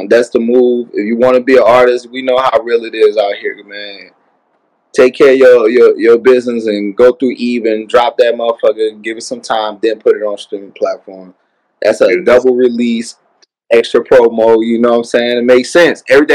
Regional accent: New Orleans, Louisiana, United States; I'm from New Orleans originally, so that's my native ear.

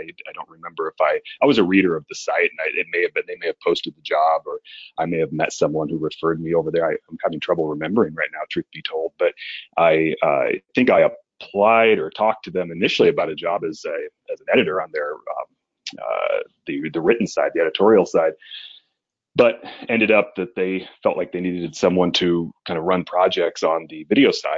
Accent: Oregon, United States; also born or lived in South Korea; No, because certainly when I moved to the States from Korea, I grew up in Oregon and had kind of bounced around during college, but really whatever social connections I had were in Oregon.

